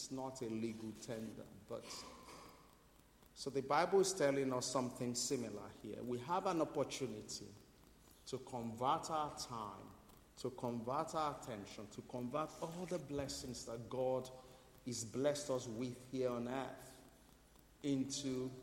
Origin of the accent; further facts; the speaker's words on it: Nigeria; Many of you will know I'm Nigerian, okay?